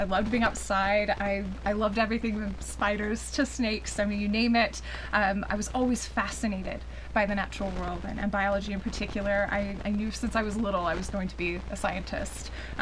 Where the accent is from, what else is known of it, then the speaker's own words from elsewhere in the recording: Texas, United States; So growing up in Texas, I got to experience visiting the ocean on a pretty regular basis.